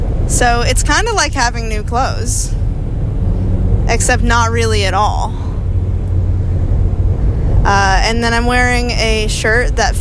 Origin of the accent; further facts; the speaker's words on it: Houston, Texas, United States; I am not from Austin. I'm from Houston, Texas.